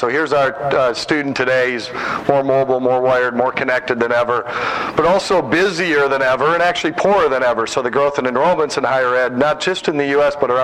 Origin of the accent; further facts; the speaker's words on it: Minnesota, United States; First off, welcome to my home state. I'm a Minnesotan, so grew up about 50 miles south of here.